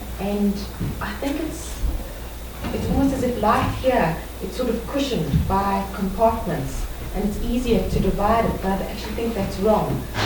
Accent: South Africa; now in United States; I'm speaking now as a South African, and I've only been in the United States for 5 weeks.

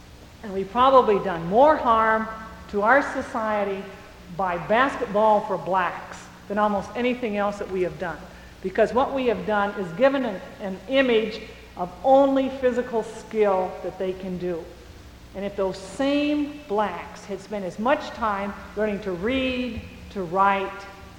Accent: Washington, District of Columbia, United States; I'm from Washington, D.C., in the process.

